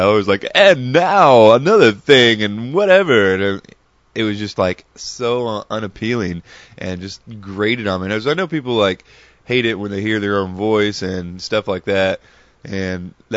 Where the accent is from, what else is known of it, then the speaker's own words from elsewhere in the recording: Tennessee, United States; Keep in mind, I'm from Tennessee, so we're you know, it's the big city to me.